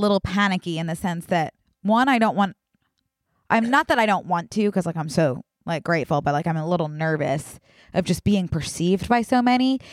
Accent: Philadelphia, Pennsylvania, United States; accent: Philly; Ooh, my Philly accent came back for that.

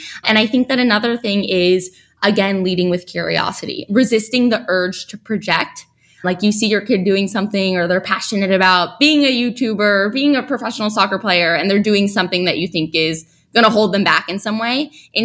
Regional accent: New York City, New York, United States; I grew up in New York City and she grew up in Winnipeg, Canada, and was like, we're really lucky to grow up in New York City.

